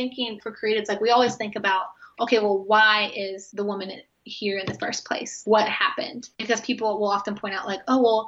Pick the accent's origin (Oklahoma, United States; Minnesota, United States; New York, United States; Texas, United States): Oklahoma, United States; now in Tampa, United States; so I grew up like in Oklahoma and in the Midwest